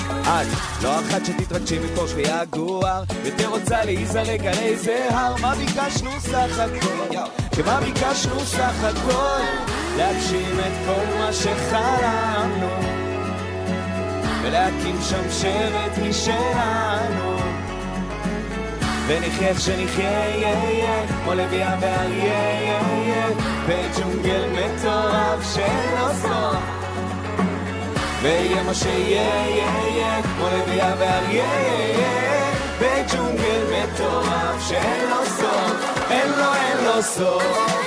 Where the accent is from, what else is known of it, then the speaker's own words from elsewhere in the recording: Hadera, Haifa District, Israel; אני מחדרה